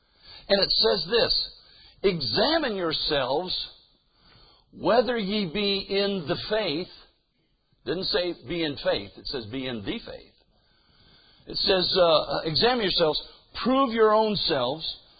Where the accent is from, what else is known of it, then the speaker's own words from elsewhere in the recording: Marion, Indiana, United States; I was born and raised over in Marion, Indiana, about 400 miles east of here.